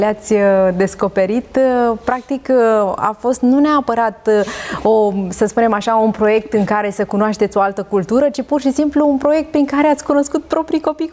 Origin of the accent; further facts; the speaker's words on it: Romania; dacă tot timpul noi ca români ne plângem că suntem în urma alților cu ani de zile